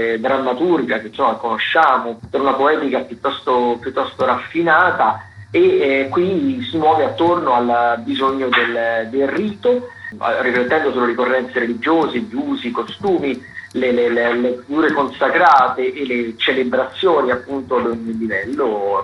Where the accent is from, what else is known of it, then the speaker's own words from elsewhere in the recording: Sicily, Italy; siamo dalla Sicilia, veniamo dalla Sicilia ovviamente